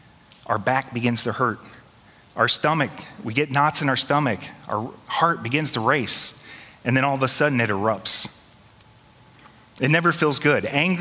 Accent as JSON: {"language": "English", "region": "Minnesota", "country": "United States", "said": "I'm from Minnesota. I love snow. I even say it funny, snow, Minnesota."}